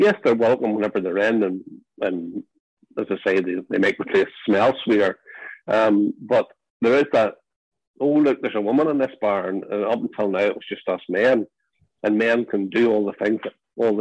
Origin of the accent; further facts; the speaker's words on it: Ballymena, Northern Ireland, United Kingdom; I'm Ballymena terms, which is my hometown, obviously.